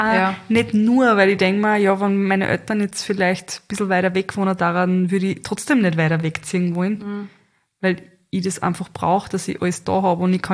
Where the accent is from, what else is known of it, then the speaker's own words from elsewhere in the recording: Greifenburg, Carinthia, Austria; ich bin ja in Kärnten aufgewachsen, in Greifenburg, ja.